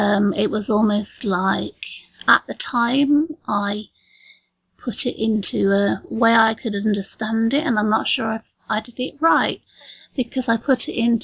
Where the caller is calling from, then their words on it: England, United Kingdom; from England.